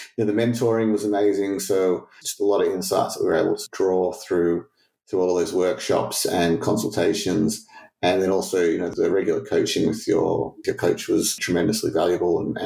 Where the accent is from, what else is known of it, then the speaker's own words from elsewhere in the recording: Melbourne, Victoria, Australia; I'm from Melbourne, so going up to Queensland every couple of weeks was absolutely unreal